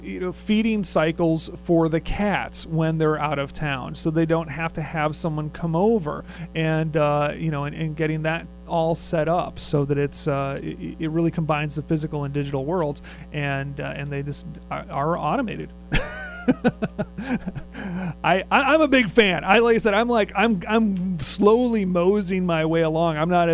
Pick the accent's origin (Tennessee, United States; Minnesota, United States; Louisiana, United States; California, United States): Minnesota, United States; Growing up in Minnesota, this was a constant discussion around the table at Denny's and at the Pannekoekenhuis.